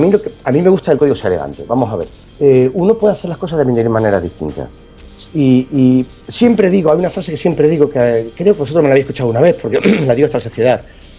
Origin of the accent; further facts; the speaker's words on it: Marbella, Andalusia, Spain; Peter Jirica estuvo aquí en Marbella, en mi pueblo, el verano pasado, con su esposa.